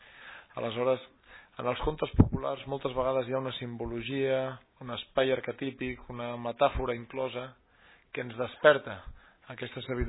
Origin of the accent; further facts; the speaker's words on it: Montcada i Reixac, Catalonia, Spain; born there; now in Montseny, Spain; jo soc nascut a Montcada i Reixac, prop de Barcelona, i visc ara al Montseny